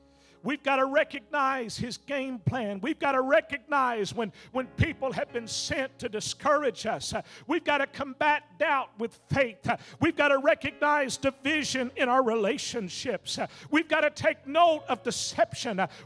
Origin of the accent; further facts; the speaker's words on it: Texas, United States; I'm from Texas, so... I don't know who you're rooting for, and I really don't care.